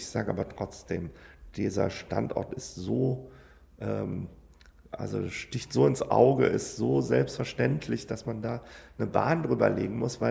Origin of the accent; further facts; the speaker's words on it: Cologne, North Rhine-Westphalia, Germany; Ja, ich komme aus Köln-Poll.